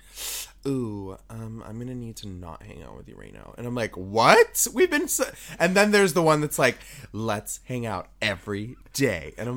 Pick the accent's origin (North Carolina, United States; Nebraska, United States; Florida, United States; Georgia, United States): Florida, United States; Gainesville; Well, I grew up mostly in Florida. We also lived in Gainesville because my parents got divorced and then we moved to Gainesville, Florida.